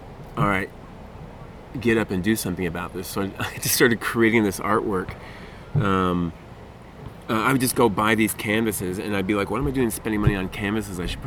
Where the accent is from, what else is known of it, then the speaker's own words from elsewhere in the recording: Oswego, New York, United States; Yeah, a little town upstate New York called Oswego. And, you know, I grew up skipping rocks in the Lake Ontario.